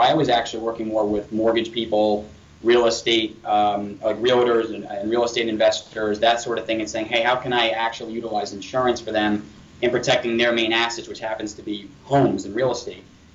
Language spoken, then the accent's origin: English; Long Island, New York, United States; I grew up in Long Island, so I said, hey, let me try more of the city